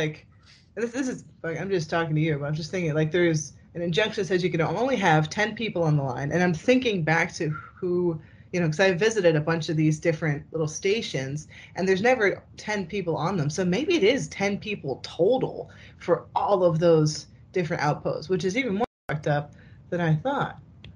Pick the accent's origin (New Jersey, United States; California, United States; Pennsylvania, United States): New Jersey, United States; I'm from Jersey, man. I get it.